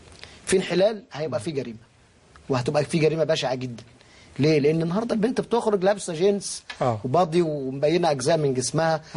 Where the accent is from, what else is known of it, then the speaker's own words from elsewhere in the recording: Egypt; وتقال إن عندنا في مصر يعني في بشاعة